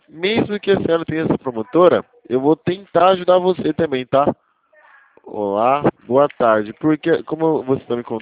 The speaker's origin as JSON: {"language": "Portuguese", "town": "Itatiba", "region": "São Paulo", "country": "Brazil", "said": "Eu sou de Itatiba."}